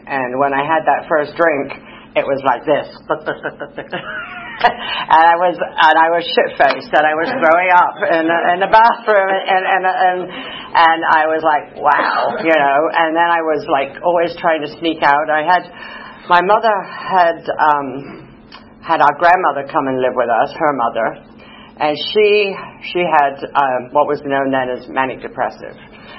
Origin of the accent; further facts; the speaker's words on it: London, United Kingdom; born there; I was born in London, England. That's why I talk funny. And in December 1961